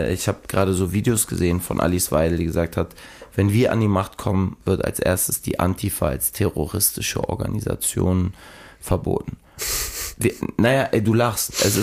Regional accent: Germany; Also als deutscher Jugendlicher, also ist es uncool zu sagen, ich bin stolzer Deutscher und so.

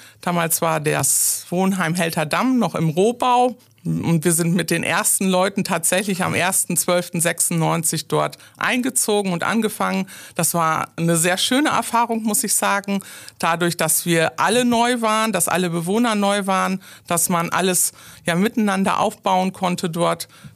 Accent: Schapen, Lower Saxony, Germany; born there; ich bin geboren in Scharpen.

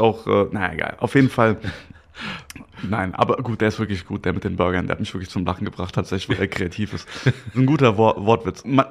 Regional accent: Germany; ich komme aus Deutschland

